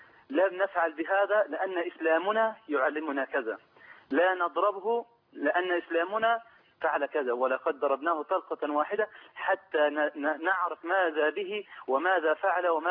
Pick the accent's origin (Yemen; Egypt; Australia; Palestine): Egypt; now in Libya; أنا مصري ومقيم لي 10 سنوات